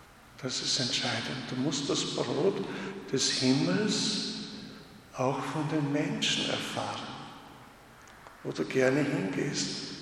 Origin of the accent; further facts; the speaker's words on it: Wolfau, Burgenland, Austria; Und da kam ich in meine Heimatgemeinde als Pfarrer ein Jahr, um dort, also meine Wurzelgemeinde, mein Vater und meine Mutter. Und da gab ich in Wolfau ein Essen am Beginn des Jahres.